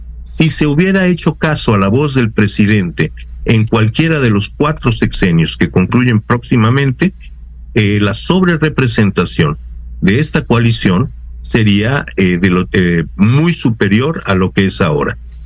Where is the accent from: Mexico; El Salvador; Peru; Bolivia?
Mexico; la forma como los mexicanos nos hemos venido representando